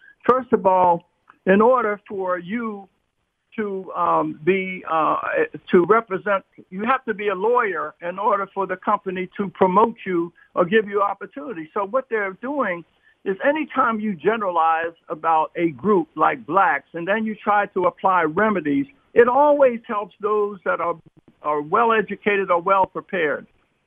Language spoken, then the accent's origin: English; Washington, District of Columbia, United States; 22 years ago in my hometown of Washington, D.C., there was an area called Benning Terrace.